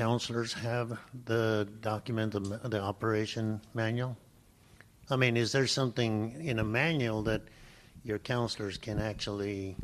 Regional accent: New Mexico, United States; I'm from New Mexico

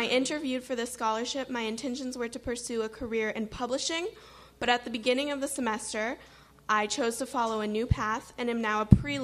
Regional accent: Champaign, Illinois, United States; now in Chicago, United States; I come from the Champaign-Urbana area, but I now live in the city and attend Loyola University Chicago.

